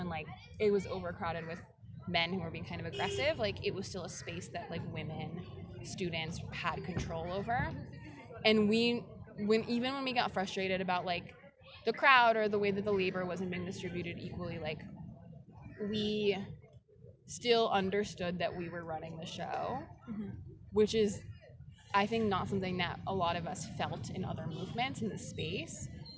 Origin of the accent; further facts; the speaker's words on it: United States; I think as an American woman, I was probably sexualized in a very particular way